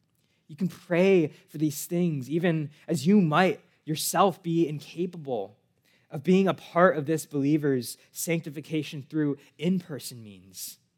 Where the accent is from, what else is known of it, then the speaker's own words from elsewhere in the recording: California, United States; now in Los Angeles, United States; As many of you know, I'm from the Bay Area, 6 hours away. I lived there my whole life until I moved down to LA for school.